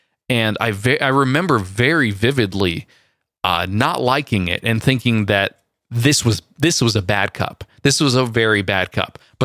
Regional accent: California, United States; I went from Southern California up back to my hometown near San Francisco

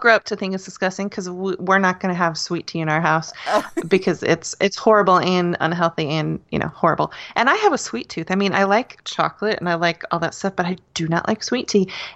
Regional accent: the North, United States; now in US South; I'm from the North. I'm originally from up there, and I live in the South now

